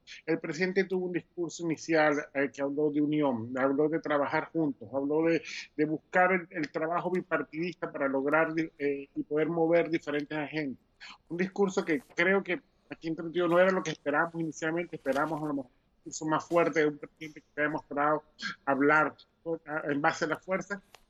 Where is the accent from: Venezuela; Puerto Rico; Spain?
Venezuela; como venezolano